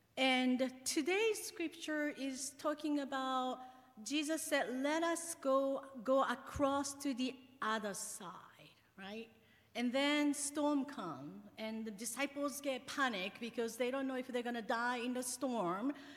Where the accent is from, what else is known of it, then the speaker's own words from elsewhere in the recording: Tokyo, Japan; English is a second language; now in United States; I was born and raised in Tokyo, Japan.